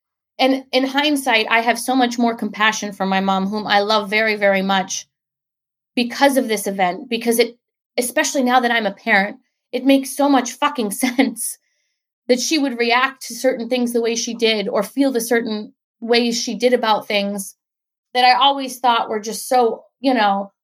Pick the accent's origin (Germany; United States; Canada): Germany; Wiesbaden, Hesse; Wiesbaden. That's where I was born. It's where I spent the first several years of my life. It is my hometown.